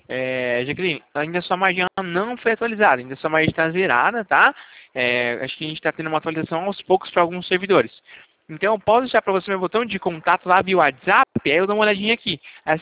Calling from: Itatiba, São Paulo, Brazil; Eu falo aqui de Itatiba, interior de São Paulo

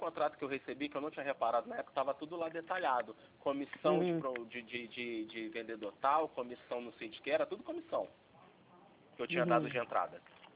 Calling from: Rio de Janeiro, Brazil; Eu falo do Rio de Janeiro.

